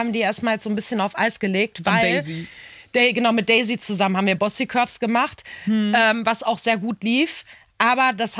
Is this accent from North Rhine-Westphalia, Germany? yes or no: yes; Bochum, North Rhine-Westphalia, Germany; aus meiner eigenen Heimat, wo ich komme, aus Bochum.